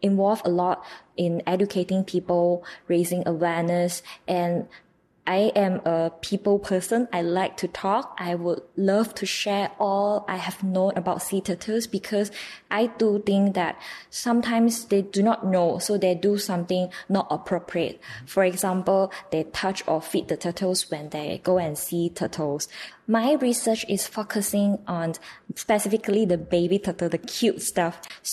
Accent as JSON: {"language": "English", "country": "Malaysia", "said": "from Malaysia."}